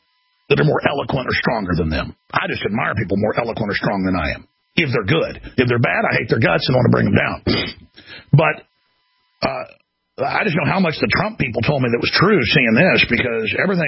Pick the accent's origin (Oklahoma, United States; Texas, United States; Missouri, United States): Texas, United States; Everybody thinks because I'm from Texas, I'm dumb.